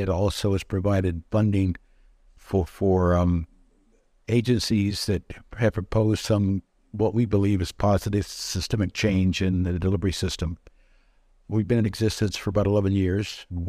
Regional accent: Kansas City, United States; also born or lived in New York, United States; I grew up in Kansas City in the 40s and 50s. I lived in a segregated environment in those days.

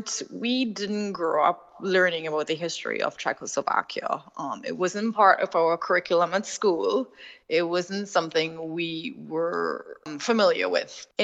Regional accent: Trinidad & Tobago; So, I mean, I was born and grew up in Trinidad. It's in the Caribbean. I was born in 1985.

